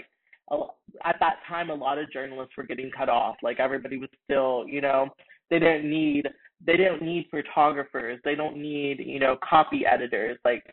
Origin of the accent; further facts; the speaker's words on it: Texas, United States; now in New Jersey, United States; Like, I'm from Texas. So coming to New Jersey, I was like, oh, I don't want to go back home.